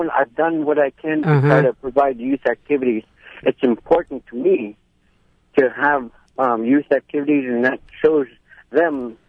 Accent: Bethel, Alaska, United States; Forget Bethel. I don't care about Bethel. Hey. My hometown. It's my hometown, but, you know, they have so many things going on here.

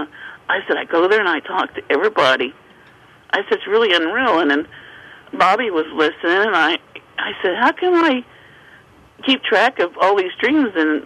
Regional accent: Illinois, United States; And we're from Illinois, and so Doug's family came from Texas.

